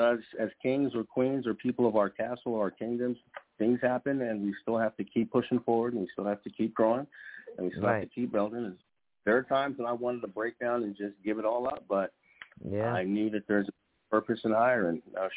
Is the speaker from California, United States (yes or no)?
yes; California, United States; because I was raised in California, so you know